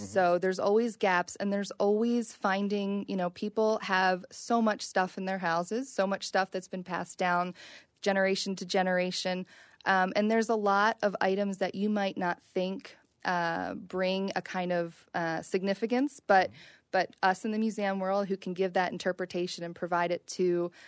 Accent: Philadelphia, Pennsylvania, United States; I grew up in Philadelphia, so there was a lot of field trips going

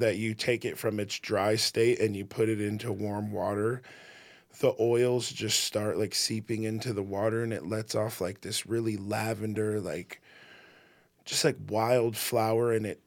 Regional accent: South Dakota, United States; And being younger and growing up in South Dakota, that culture was a lot more prevalent back in the day.

